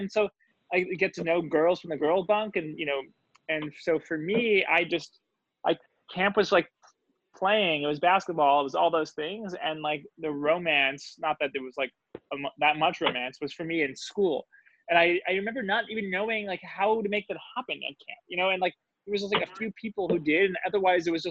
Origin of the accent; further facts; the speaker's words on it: New Jersey, United States; there was a lot of kids all from Long Island. I'm from New Jersey. A lot of kids from Brooklyn.